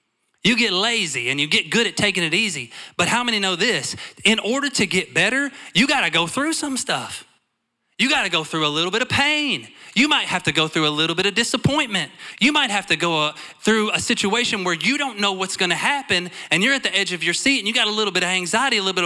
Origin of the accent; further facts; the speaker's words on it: United States; I'm from Clay County. I just thought you just shove it and it just closes hard.